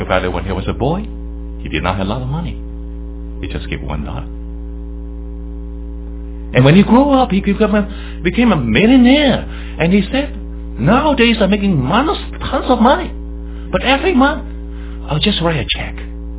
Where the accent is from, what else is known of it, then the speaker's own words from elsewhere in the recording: Hong Kong; moved away as an adult; now in United States; You know, Shirley and I came from Hong Kong, and I still studied my PhD degree, and then after graduation, I came to Carolina to teach.